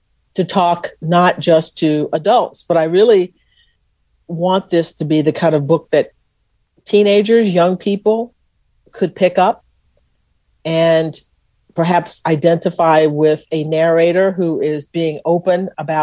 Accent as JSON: {"language": "English", "region": "Texas", "country": "United States", "said": "I lived with a family and they knew I was from Texas and they had an understanding about what Texas was about."}